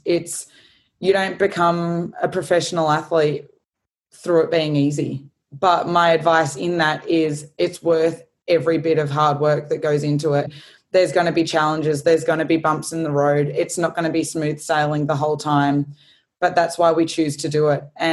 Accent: Adelaide, South Australia, Australia; I grew up in Adelaide and I really loved my time growing up there

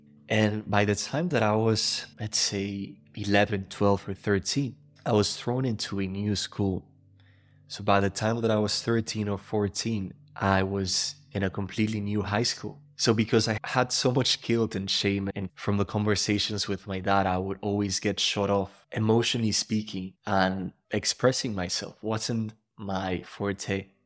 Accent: Panama; I was born and raised in Panama, which is a really small country, about 4 million people. And as I was growing up, I was raised in a family that was part of the higher society in a way.

